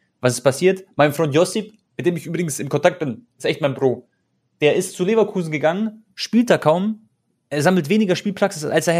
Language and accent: German; Croatia; Mein Gott, ich bin Kroate